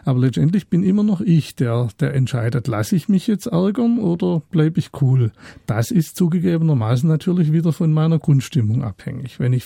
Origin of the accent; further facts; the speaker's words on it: Baden-Württemberg, Germany; Ich komme aus dem Schwarzwald, da wohne ich.